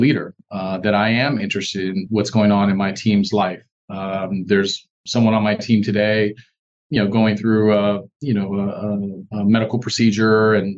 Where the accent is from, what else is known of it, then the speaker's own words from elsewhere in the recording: California, United States; now in San Antonio, United States; You know, I'm from California, the West Coast, big cities, Los Angeles and San Francisco.